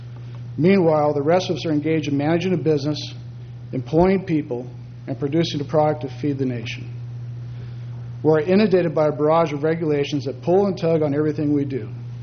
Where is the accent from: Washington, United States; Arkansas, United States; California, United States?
California, United States; Salinas; Does that disqualify for me addressing somebody if I'm from Salinas?